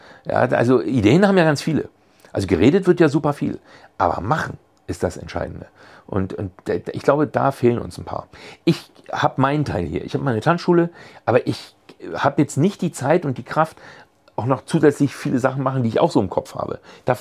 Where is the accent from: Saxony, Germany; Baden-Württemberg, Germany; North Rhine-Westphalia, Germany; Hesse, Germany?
Saxony, Germany; Görlitz; es meine Heimat ist.